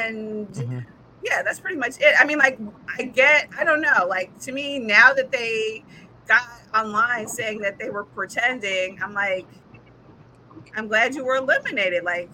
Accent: Chicago, Illinois, United States; I hate to say it, but I'm from Chicago too

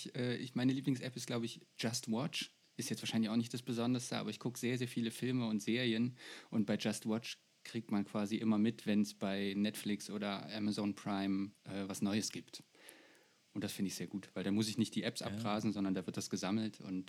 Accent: Jena, Thuringia, Germany; bei uns hier in Jena. Wir kommen aus Jena

